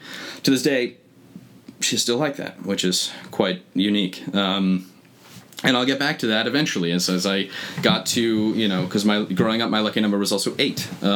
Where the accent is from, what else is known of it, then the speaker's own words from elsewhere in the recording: Connecticut, United States; also born or lived in Binghamton, New York; So I grew up in Connecticut. I finished high school in Binghamton, New York. My mom got a job up there.